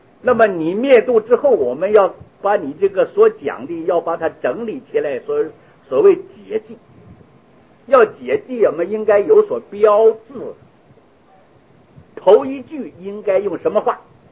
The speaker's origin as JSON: {"language": "Chinese", "country": "China", "said": "你比如说我们从大陆来的，你大陆的东西你一样东西带不来"}